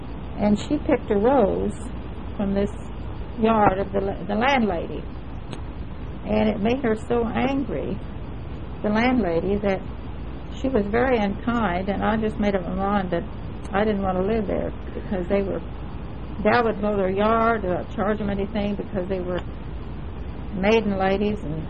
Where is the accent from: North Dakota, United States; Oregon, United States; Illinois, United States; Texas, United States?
Illinois, United States; born there; I was born in Wabash County, Illinois, January the 14th, 1917.